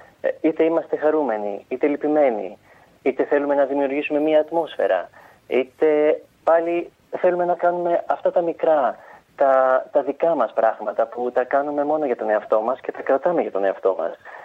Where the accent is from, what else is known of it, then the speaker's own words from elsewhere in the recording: Greece; Είμαι Έλληνας, δεν μπορώ να αποκοπώ από τις ρίζες μου.